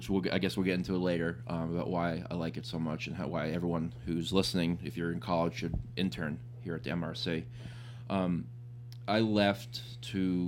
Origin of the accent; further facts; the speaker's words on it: Brick, New Jersey, United States; Yeah, well, I'm originally from Brick, New Jersey. I went to Rutgers University.